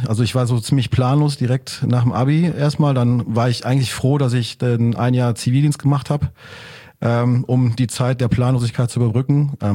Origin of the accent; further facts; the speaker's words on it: North Rhine-Westphalia, Germany; geboren, aufgewachsen und lebe immer noch da. Also ich habe den Pott nie so wirklich verlassen. Ich fühle mich zwar in der Welt zu Hause, wie man so schön sagt, aber ich bin ein Kind des Ruhrpotts.